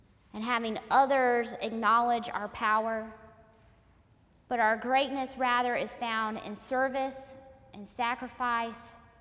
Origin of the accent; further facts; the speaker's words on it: the South, United States; And depending upon where you grew up, I grew up in the South, you might have been warned not to cause a scandal.